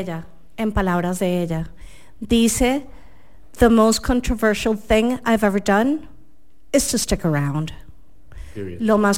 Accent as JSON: {"language": "Spanish", "country": "Colombia", "said": "porque soy colombiana"}